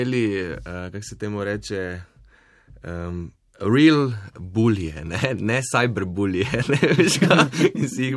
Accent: Maribor, Drava, Slovenia; zelo sem vesel in ponosen na to, da sem odraščal v Mariboru

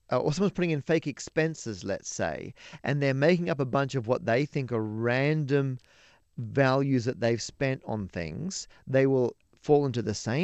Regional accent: Australia; moved away as an adult; also born or lived in London; now in United Kingdom; So I'm originally from Australia and I taught out there for a year. And then I moved to the UK and I taught in London for a couple of years.

